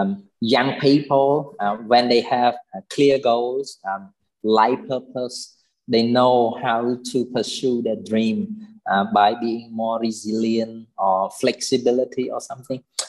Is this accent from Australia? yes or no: no; Phnom Penh, Cambodia; from Phnom Penh